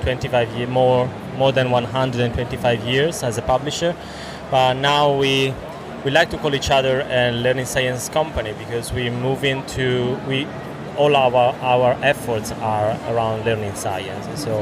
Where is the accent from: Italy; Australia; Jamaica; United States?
Italy; Milan, Lombardy; I come from Milan.